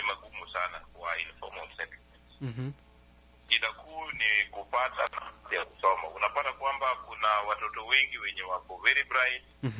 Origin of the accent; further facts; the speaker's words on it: Nairobi, Kenya; mimi ni kijana mwenye amelewa hapo Ngomongo, nimezaliwa na kulewa hapo Ngomongo Korogosho.